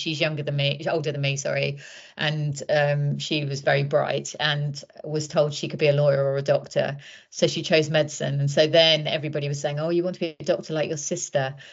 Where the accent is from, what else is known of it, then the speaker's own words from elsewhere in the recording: Croydon, London, United Kingdom; Well, I was brought up at 5 o'clock on the M25. Went to school in Croydon. And went to Nottingham University. So moved out of area to go to university